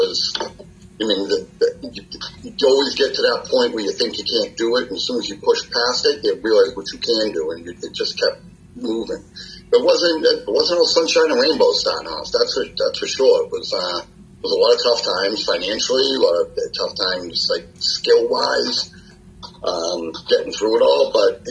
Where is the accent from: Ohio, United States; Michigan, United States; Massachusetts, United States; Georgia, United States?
Massachusetts, United States; Boston; basic blue-collar worker, born and raised in Boston, and spent decades in the restaurant industry.